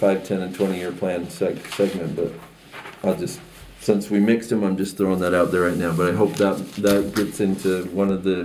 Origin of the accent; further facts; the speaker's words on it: Junction City, United States; I think people love Junction City. This is our hometown.